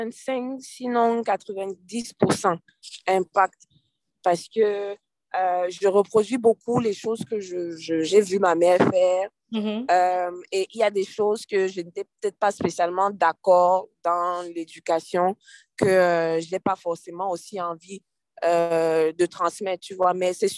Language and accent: French; Cameroon; moved away; Quand je suis partie du Cameroun, maintenant, je pouvais parler avec mon père.